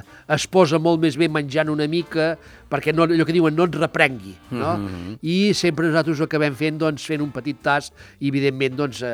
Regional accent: Olot, Catalonia, Spain; Bueno, perquè vivim, som d'Olot. Som d'Olot, sí, esclar.

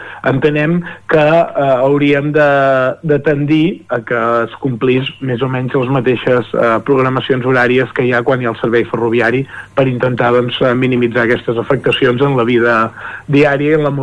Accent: Ripoll, Catalonia, Spain; De fet, doncs, jo mateix que sóc de Ripoll

